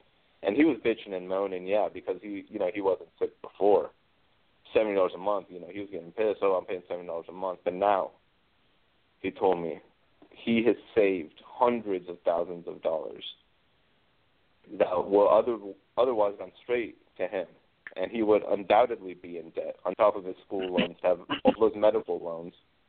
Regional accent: Myrtle Beach, South Carolina, United States; a good friend I went to high school with from my hometown in Myrtle Beach

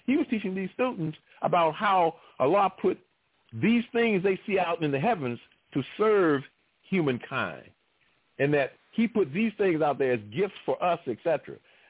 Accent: Alabama, United States; also born or lived in Detroit; now in Chicago, United States; Most people know that I'm originally from Alabama. So I'll always be from Alabama. So I went to high school in Detroit, and I've been living in Chicago almost all my adult life since leaving college.

